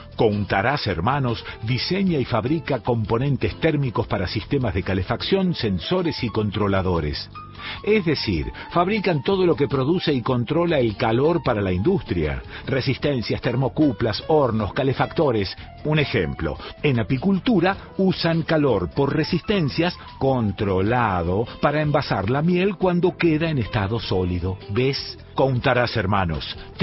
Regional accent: Rosario, Santa Fe, Argentina; now in Córdoba, Argentina; Soy rosarino viviendo hace más de 10 años cerquita del Pan de Azúcar.

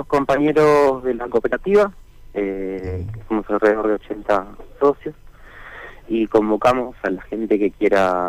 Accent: Chos Malal, Neuquén, Argentina; Yo soy de Chosmalal

